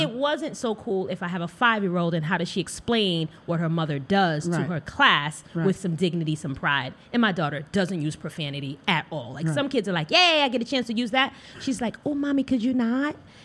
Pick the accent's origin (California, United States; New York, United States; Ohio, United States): New York, United States; Born and raised here.